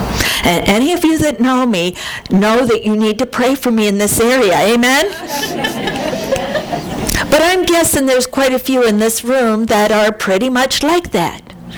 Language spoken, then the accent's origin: English; Buffalo, New York, United States; I'm like, are you kidding me? I'm from Buffalo.